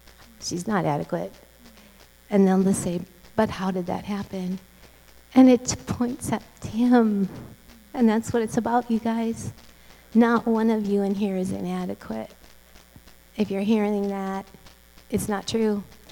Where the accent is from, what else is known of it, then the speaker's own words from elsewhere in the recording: Cambodia; And I've already told you that I'm from Cambodia, so now I'm going to give you a visual as to where it is.